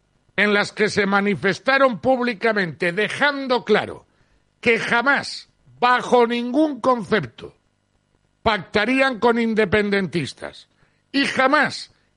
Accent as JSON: {"language": "Spanish", "region": "Cantabria", "country": "Spain", "said": "desde mi tierra, desde Cantabria, para todos los que estáis ahí en nuestra comunidad autónoma"}